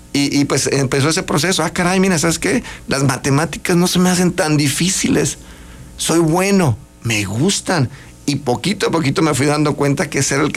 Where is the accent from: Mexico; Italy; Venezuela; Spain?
Mexico; Tuxtla Gutiérrez, Chiapas; born there; Somos cinco hermanos. Todos nacimos en Tuxtla Gutiérrez. Cuatro varones, una mujer.